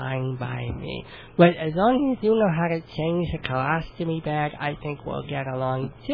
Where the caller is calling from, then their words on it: New York City, New York, United States; I'm calling from the Bronx.